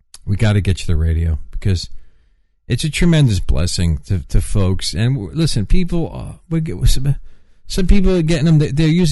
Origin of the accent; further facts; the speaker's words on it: New York, United States; accent: New York; And I think my New York accent's getting worse. I just heard myself sound more New Yorker.